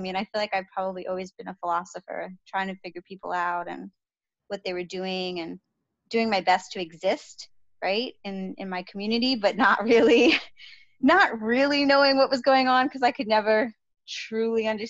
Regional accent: Bronx, New York, United States; moved away as an adult; But growing up in the Bronx was really interesting. I mean, I don't think I would have chosen it like for myself, but because I was there and that's where I grew up and I love so much about New York

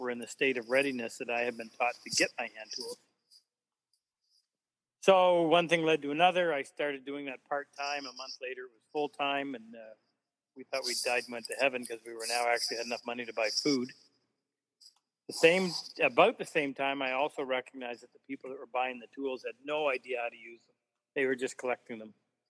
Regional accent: New Brunswick, Canada; also born or lived in Montreal; My father was a shop teacher when I was born in Montreal, but he didn't particularly want to continue that, so he moved back to New Brunswick when I was just a little over a year to be a carpenter contractor.

